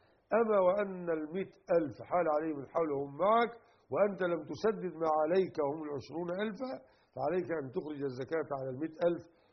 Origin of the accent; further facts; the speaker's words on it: Egypt; وهذا هو المشهور عندنا في مصر